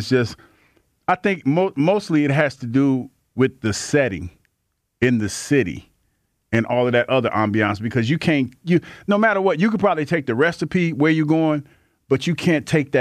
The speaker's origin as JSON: {"language": "English", "region": "Ohio", "country": "United States", "said": "And I'm from Ohio, and I am not impressed with Skyline Chili."}